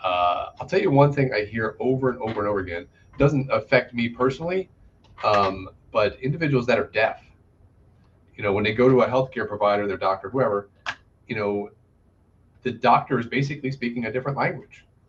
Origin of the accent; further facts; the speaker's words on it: Harrisburg, Pennsylvania, United States; I am from the paradise that is Pennsylvania. I live in the capital, Harrisburg.